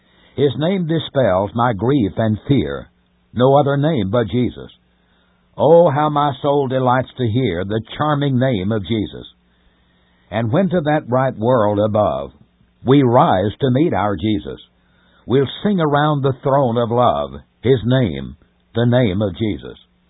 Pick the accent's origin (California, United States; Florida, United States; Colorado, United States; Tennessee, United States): Tennessee, United States; When I was a boy growing up in Middle Tennessee, my home congregation loved to sing the hymn